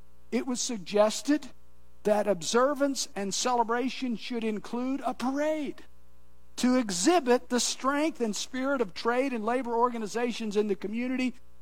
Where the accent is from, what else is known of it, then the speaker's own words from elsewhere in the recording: Kansas, United States; when I was a kid growing up in Kansas, we always traveled 20 miles away to Hoisington